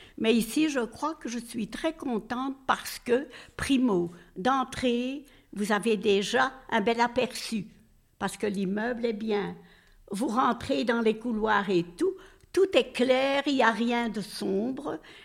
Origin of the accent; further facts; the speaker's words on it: Belgium; born there; Je suis née de parents italiens, mais je suis née en Belgique. Mon père est venu ici en 1922, après la Première Guerre.